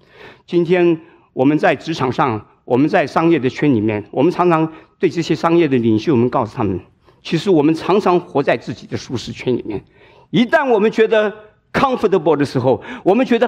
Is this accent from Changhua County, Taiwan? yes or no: no; Hsinchu, Taiwan; also born or lived in Shanghai; now in United States; 我是自己是在上海生的，但是我在新竹长大的，所以我回到台湾去，我就会到新竹我的小学竹师附小，